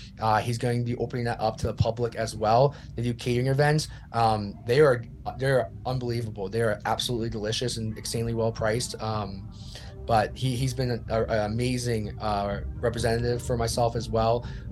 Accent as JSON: {"language": "English", "region": "California", "country": "United States", "tie": "born or raised there", "said": "We grew up in Cali, so I was always scared of the water."}